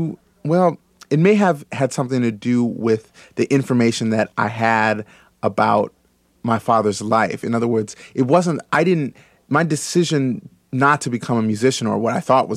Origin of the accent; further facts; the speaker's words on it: Berkeley, California, United States; I grew up in Berkeley I'm from mixed parentage